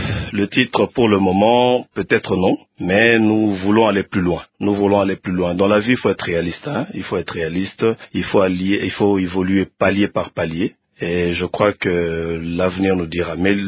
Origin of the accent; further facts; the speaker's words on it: Kinshasa, DR Congo; je suis natif de Kinshasa, mais bon, je suis originaire de là.